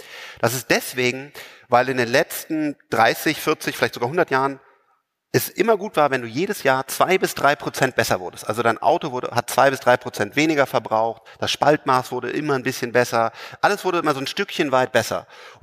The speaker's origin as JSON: {"language": "German", "town": "Bonn", "region": "North Rhine-Westphalia", "country": "Germany", "said": "Ich komme aus Bonn, Rheinland, Köln um die Ecke"}